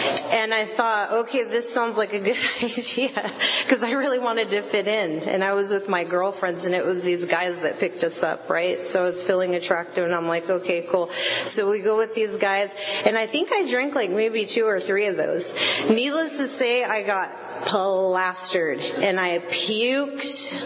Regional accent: Port Hueneme, California, United States; I'm originally from Ventura County. I grew up in a little military town called Port Hueneme, California. It was right on the coast, and it was awesome.

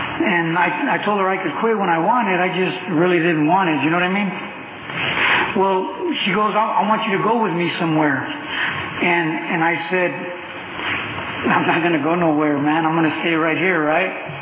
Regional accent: Cutler, United States; because I was raised in Cutler all my life.

